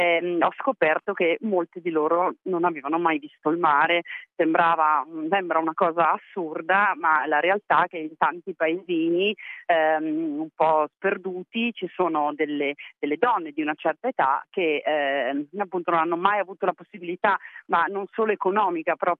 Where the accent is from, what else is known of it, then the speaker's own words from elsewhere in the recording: Trentino-Alto Adige, Italy; Bene, appunto, io sono trentina e sono una documentarista